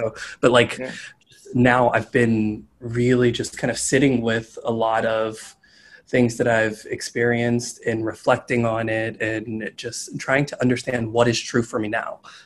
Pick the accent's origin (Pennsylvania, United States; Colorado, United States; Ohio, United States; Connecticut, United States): Pennsylvania, United States; Pittsburgh; I grew up in Pittsburgh, Pennsylvania. Yeah. Gotcha. And all the suburbs of Pittsburgh, Pennsylvania.